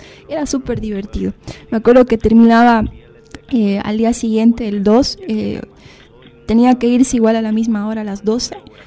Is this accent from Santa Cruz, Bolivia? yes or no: no; Cochabamba, Bolivia; Por ejemplo, yo vengo de Cochabamba.